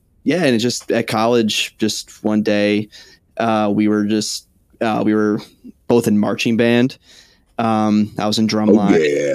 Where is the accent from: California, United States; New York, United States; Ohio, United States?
New York, United States; Buffalo; I was born in Buffalo, so definitely diehard Buffalonian